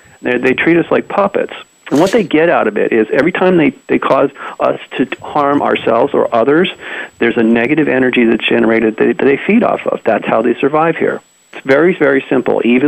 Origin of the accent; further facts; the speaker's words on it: United States; I'm a normal human American. I was born and raised in America, and I never read any of this stuff.